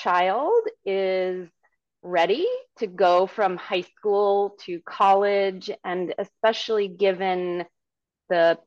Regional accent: Maine, United States; now in Seattle, United States; Well, I grew up in Maine. A very outdoor-minded state. I moved to Seattle in 1995.

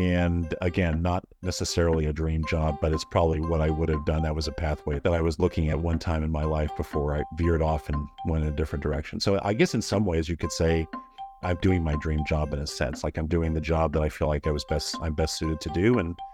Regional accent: New York, United States; Just I grew up in the New York area, so New York is the center of the universe.

